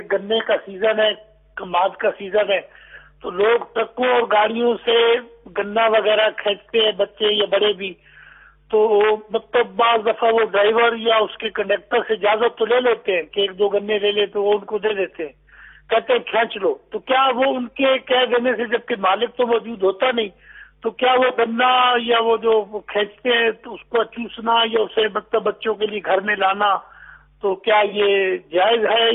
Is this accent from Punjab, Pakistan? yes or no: yes; Sargodha, Punjab, Pakistan; میرا گزارے طیبہ سرگودہ سے تعلق ہے